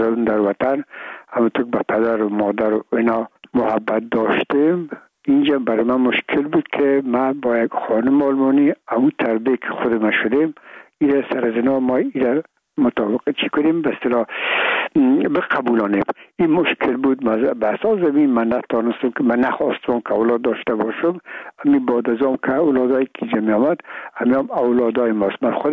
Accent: Afghanistan; من و بسیاریشان در این افغانستان تولد نشدن، در یک مملکت کشور دیگه بودن و میگم ما افغان هستیم

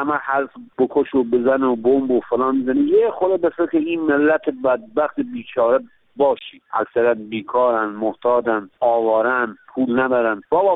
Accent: Iran; ما ایرانی هستیم

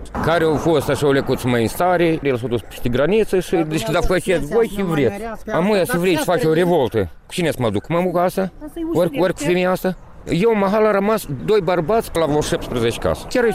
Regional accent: Moldova; Suntem moldoveni

